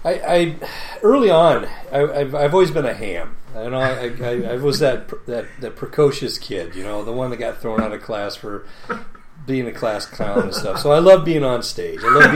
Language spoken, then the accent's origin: English; Waterloo, Iowa, United States; Omaha, Nebraska, here on South Dakota, and now kind of back home because I grew up in Waterloo.